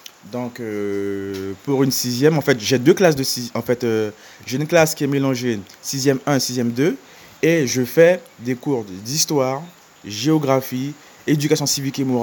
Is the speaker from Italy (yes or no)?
no; French Guiana; je suis un Guyanais d'origine haïtienne. Donc, c'est-à-dire que je suis né ici. Mes parents, ce sont des Haïtiens.